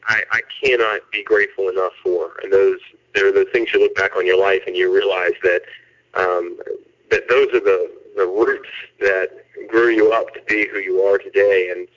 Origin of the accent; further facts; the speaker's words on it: North Carolina, United States; I'm reminded that much more of how idyllic and fantastic growing up in North Carolina was. And we are raising my daughter there now